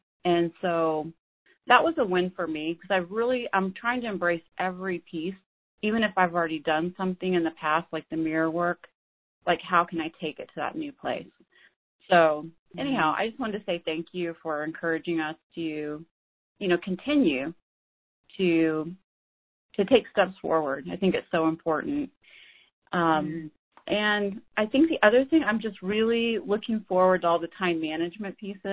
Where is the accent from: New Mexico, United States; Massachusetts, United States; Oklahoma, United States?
New Mexico, United States; I am. I'm originally from New Mexico.